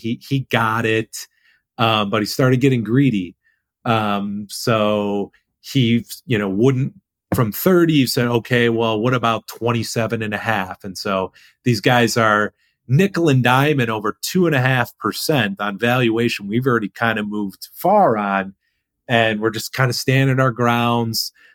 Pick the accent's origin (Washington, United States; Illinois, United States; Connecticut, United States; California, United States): Illinois, United States; Chicago; You guys are cool. I'm from Chicago.